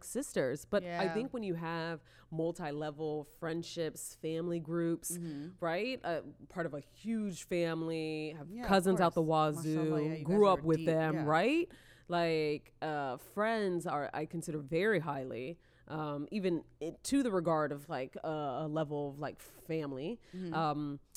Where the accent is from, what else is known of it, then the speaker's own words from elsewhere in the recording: Florida, United States; born there; also born or lived in Oklahoma; I'm a Florida girl.